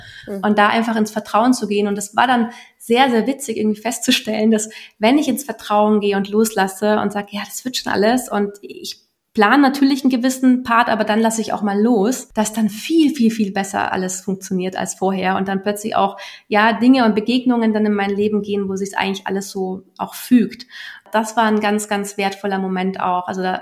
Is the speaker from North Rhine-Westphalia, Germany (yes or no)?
no; Munich, Bavaria, Germany; born there; ich bin zwar in München geboren und ich liebe auch so in der Stadt